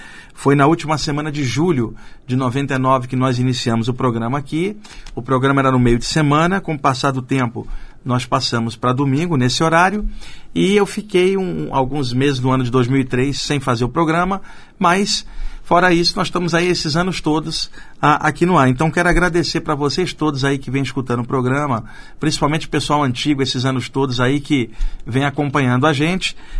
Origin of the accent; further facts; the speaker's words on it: Rio de Janeiro, Brazil; now in São Paulo, Brazil; Eu moro aqui há 20 anos, eu sou carioca